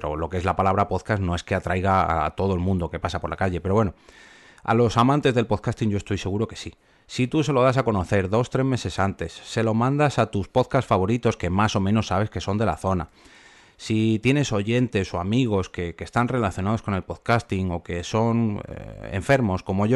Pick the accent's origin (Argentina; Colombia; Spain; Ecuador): Spain; Ya somos 2 españoles los que estamos en el proyecto, que es Raúl de la Puente, Doctor Genoma